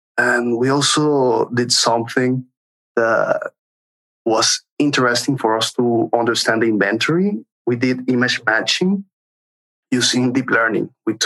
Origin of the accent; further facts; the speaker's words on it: Venezuela; English is a second language; moved away as an adult; now in Europe; I came here practically like an economic migrant. You know, I was very happy with my job and with my post at the university in Venezuela, but I came to Europe mainly because of the political and economical situation in Venezuela.